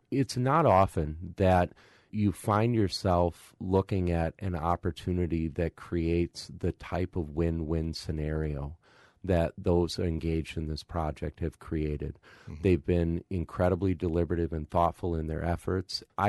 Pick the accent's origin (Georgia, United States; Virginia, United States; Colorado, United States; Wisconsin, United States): Wisconsin, United States; Eau Claire; It's them learning that I'm from Eau Claire and asking me what my thoughts are on this.